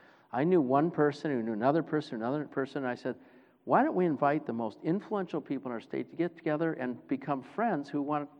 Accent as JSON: {"language": "English", "region": "Michigan", "country": "United States", "tie": "born or raised there", "said": "it brought me back to my home state of Michigan. I've inherited my great-grandparents' 112-year-old house there"}